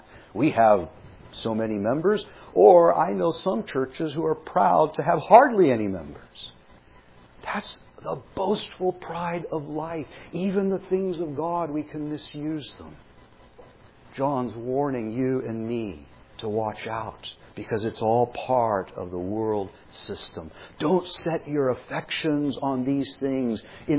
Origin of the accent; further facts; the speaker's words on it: California, United States; I'm from Southern California. You've already gotten that figured out. I grew up not far from Hollywood.